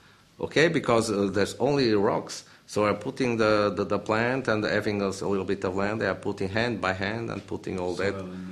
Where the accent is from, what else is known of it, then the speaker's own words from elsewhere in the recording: Pinhão, Norte, Portugal; born there; English is a second language; And I am from the region, so I was born in Pinhão, in the Douro Valley.